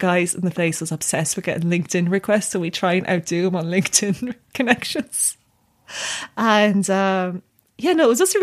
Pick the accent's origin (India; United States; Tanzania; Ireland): Ireland; Tipperary; I grew up in Tipperary.